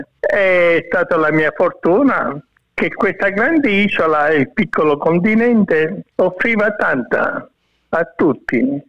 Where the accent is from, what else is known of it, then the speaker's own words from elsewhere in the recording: Furci, Abruzzo, Italy; born there; Sono nato a Furci, un paese provincia di Chieti, non lontano da Vasto, dove si respira l'aria del mare.